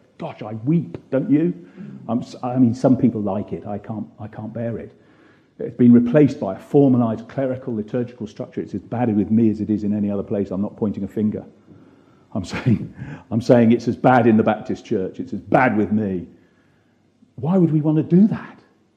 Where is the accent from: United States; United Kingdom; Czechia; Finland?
United Kingdom; we're British, so when we're set free, we say, thank you very much indeed